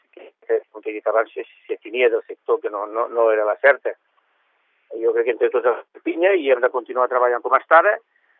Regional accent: L'Ametlla de Mar, Catalonia, Spain; encara que estiguem pescant a Tarragona, som de la Cala, és dos noms, estem aquí a Tarragona, però bueno, som claveros.

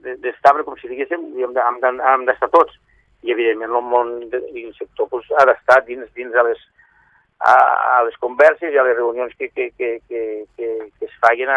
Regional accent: L'Ametlla de Mar, Catalonia, Spain; encara que estiguem pescant a Tarragona, som de la Cala, és dos noms, estem aquí a Tarragona, però bueno, som claveros.

